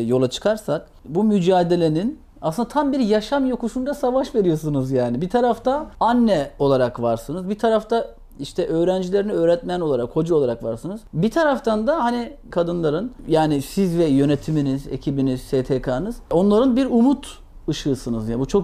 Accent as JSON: {"language": "Turkish", "region": "Ordu", "country": "Turkey", "said": "Ben Orduluyum."}